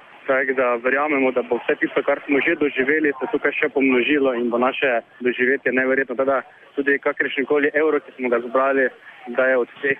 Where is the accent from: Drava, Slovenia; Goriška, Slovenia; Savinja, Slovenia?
Savinja, Slovenia; Rogatec; prihajam iz Župnije Rogatec